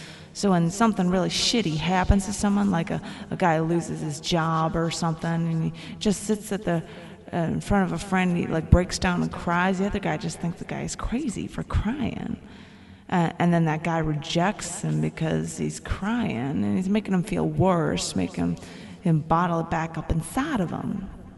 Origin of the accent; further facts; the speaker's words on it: New York, United States; I'm actually from New York, but I mean, changing a voice a little just to save me from going to prison, well... I can do that.